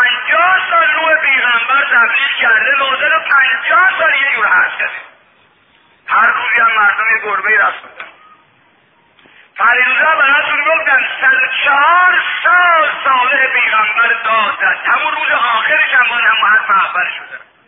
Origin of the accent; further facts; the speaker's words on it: Mashhad, Razavi Khorasan, Iran; من بچه مشهدم